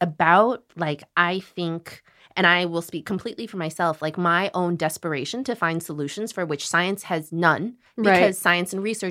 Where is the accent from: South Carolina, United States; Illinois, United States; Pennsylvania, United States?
Illinois, United States; Oh, I grew up in Illinois.